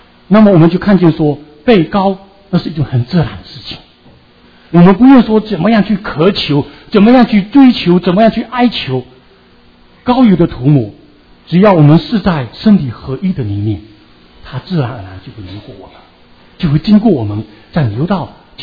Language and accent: Chinese; Fuzhou, Fujian, China; 在我们家乡有一个特别的聚会，有一个年长的姐妹，主的仆人，她从福清来到我们福州